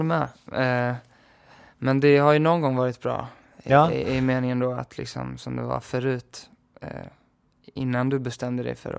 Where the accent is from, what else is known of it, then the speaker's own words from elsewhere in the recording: West Coast, Sweden; Och kanske på västkusten också då, där jag är ifrån.